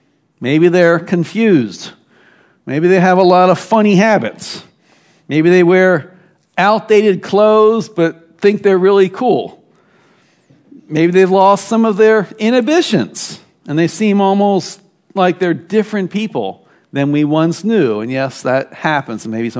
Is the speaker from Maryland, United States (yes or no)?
yes; Baltimore, Maryland, United States; Remember back when I grew up in Baltimore and took the city buses.